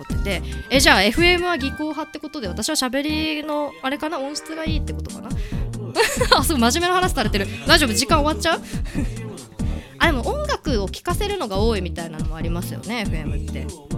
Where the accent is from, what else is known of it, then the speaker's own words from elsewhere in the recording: Yamanashi, Japan; 私山梨出身なんですけど、その地元山梨の放送局 FM 富士です